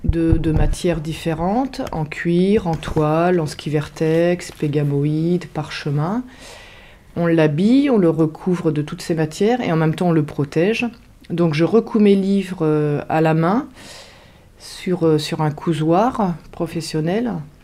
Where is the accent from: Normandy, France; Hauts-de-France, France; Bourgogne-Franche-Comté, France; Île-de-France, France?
Normandy, France; Caen; Et vu que je suis normande, j'habitais à Caen.